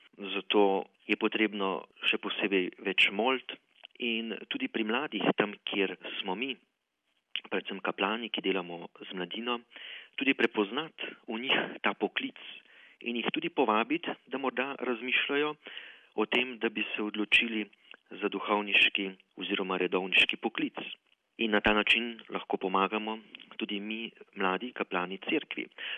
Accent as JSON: {"language": "Slovenian", "region": "Prekmurje", "country": "Slovenia", "accent": "Prekmurje dialect", "said": "Takoj samo, da se zagledamo že, da vemo, da smo iz Prekmurja, takoj gučimo po prekmursko"}